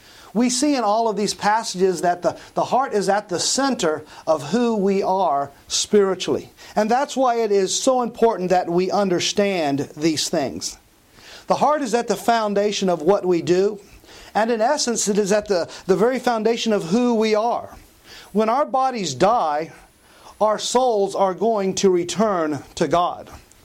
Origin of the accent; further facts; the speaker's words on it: Bellflower, California, United States; and I am from Bellflower, California.